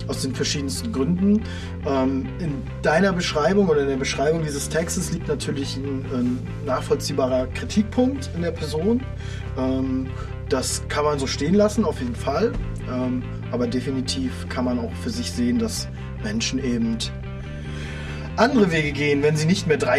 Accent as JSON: {"language": "German", "town": "Greifswald", "region": "Mecklenburg-Vorpommern", "country": "Germany", "said": "Ich komme ja aus Greifswald, habe dort studiert, ein bisschen zumindest"}